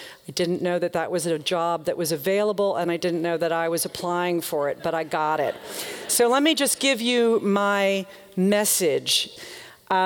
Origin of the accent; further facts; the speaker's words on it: the South, United States; Growing up in the South, I used to think that Walmart killed small towns.